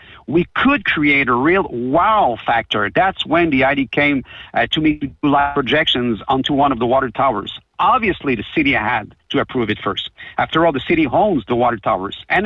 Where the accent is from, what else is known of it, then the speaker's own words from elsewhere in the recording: Rock Forest, Quebec, Canada; Finally, I can be proud to say I'm from Rock Forest, that I live in Rock Forest.